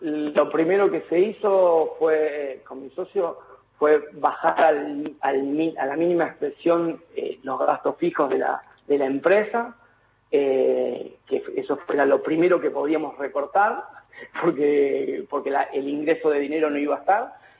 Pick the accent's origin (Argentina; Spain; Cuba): Argentina; porque como soy argentino